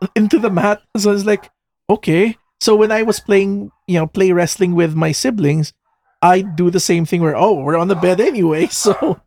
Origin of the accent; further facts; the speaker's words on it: Philippines; Of course, you know, we're Filipino, so the size is really different.